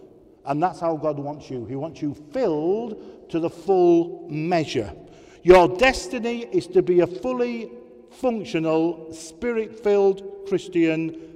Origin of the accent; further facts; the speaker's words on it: Yorkshire and the Humber, United Kingdom; I'm a Yorkshireman.